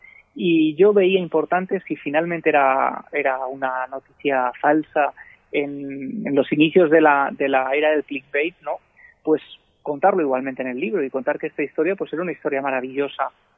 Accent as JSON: {"language": "Spanish", "country": "Spain", "said": "yo soy un periodista español que quiero saber tu historia"}